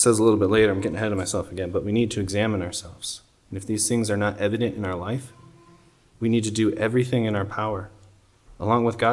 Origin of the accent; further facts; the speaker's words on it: Michigan, United States; now in Arizona, United States; Away, I'm in Arizona, I'm from Michigan, you know, family can't help.